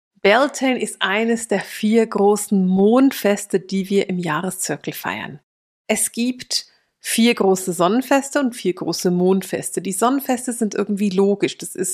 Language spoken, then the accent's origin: German; Switzerland; Bei uns in der Schweiz stellen die jungen Männer in den Dörfern die Maibäume auf für ihren Schwarm.